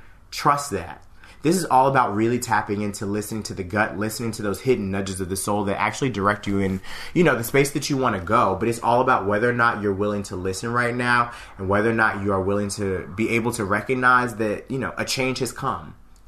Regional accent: Georgia, United States; also born or lived in New York; Listen, so my family, I was raised in Georgia. I was born in New York, but raised down south. My family's still down south.

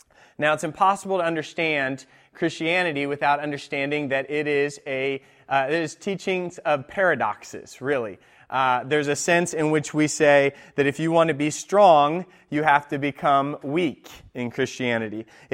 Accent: Sweden; first language Swedish; English is a second language; Some of you know that I grew up in Sweden. Swedish is my first language.

